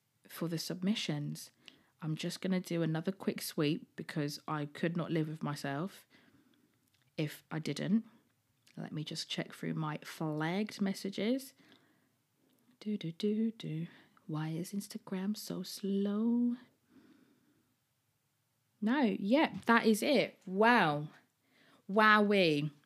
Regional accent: East Coast, United States; He was originally from California where it never snowed and I grew up on the East Coast

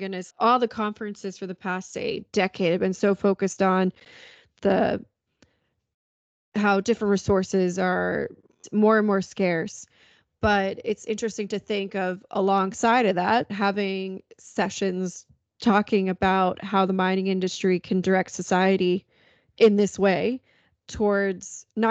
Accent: New York, United States; It's the same on Long Island. I'm from New York.

